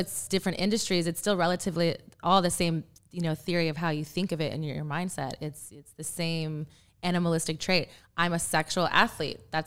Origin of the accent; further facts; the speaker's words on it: Texas, United States; I mean, I'm from Texas, so I don't know if we had a party line.